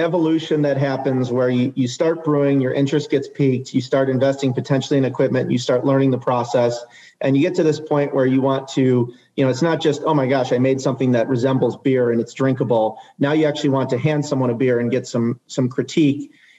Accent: Michigan, United States; I was more from the Metro Detroit kind of Ann Arbor sphere.

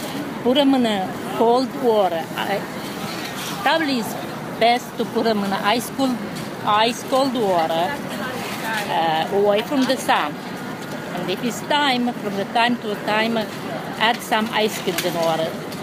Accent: Romania

